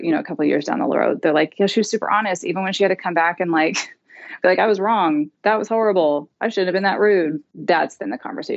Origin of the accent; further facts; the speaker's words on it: Bible Belt, United States; now in Los Angeles, United States; It's a little easier because we're in LA, but I'm from the Bible Belt and it's very complicated.